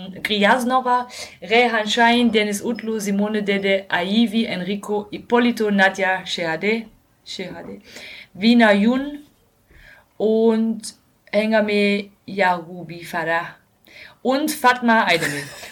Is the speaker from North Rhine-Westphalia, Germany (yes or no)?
yes; North Rhine-Westphalia, Germany; eins live ist ja ein Radiosender aus meiner Heimatregion